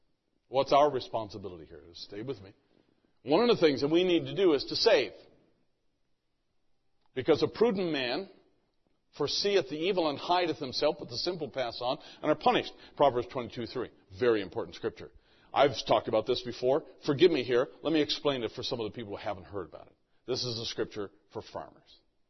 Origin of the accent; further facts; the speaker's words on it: Canada; And I grew up in Canada, where it is nothing but unaffordable health care.